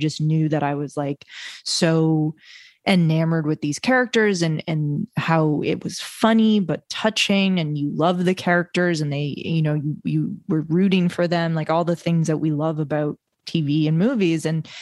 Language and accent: English; Milton, Massachusetts, United States; I grew up right outside Boston, Milton, Massachusetts.